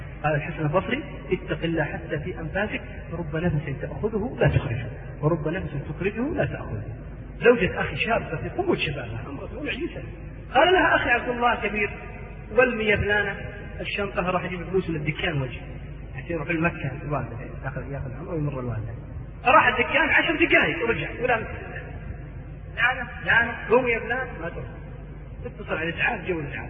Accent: Saudi Arabia; أحصل عدد عندنا في السعودية

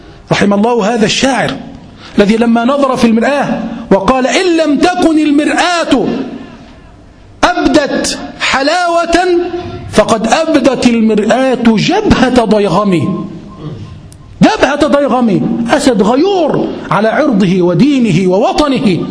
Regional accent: Egypt; عندنا في مصر 30 مليون شابا، أكبر قوة من الشباب بعد الصين في مصر، 30 مليون شاب.

